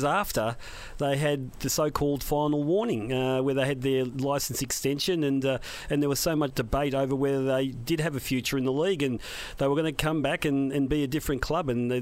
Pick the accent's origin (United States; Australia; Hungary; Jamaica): Australia; Melbourne, Victoria; even though I'm from Melbourne